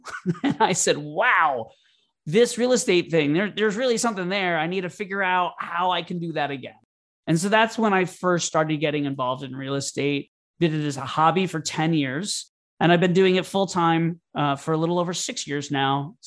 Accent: Orlando, Florida, United States; moved away as an adult; Sure. I grew up in Orlando, Florida. I moved to New York to pursue a career in theater.

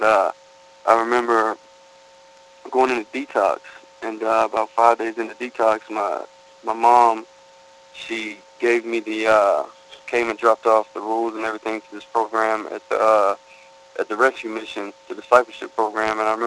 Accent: Greenville, North Carolina, United States; I'm from Greenville, North Carolina. I grew up in an athlete in Greenville, playing football and baseball

